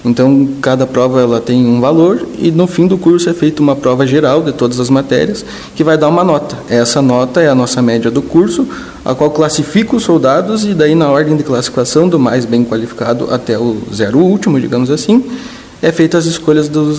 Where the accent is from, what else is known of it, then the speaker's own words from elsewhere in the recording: Lagoa Vermelha, Rio Grande do Sul, Brazil; Sim, é um prazer imenso, né, estar aqui, estar de volta à minha terra. Não foi fácil voltar, foi uma luta bem grande, né, em todo esse ano fora.